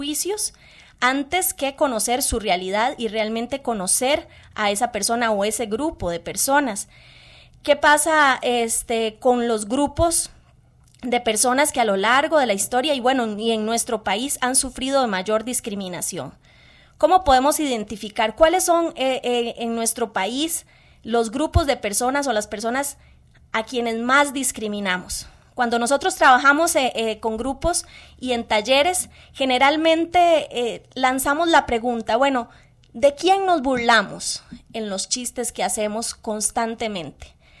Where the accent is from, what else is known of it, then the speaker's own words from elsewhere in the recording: Costa Rica; Este es un llamado para que nos veamos un poco como costarricenses